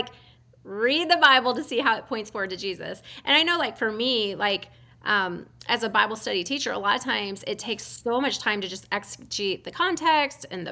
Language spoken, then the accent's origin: English; Nebraska, United States; And I was raised in Nebraska, big skies, big open skies.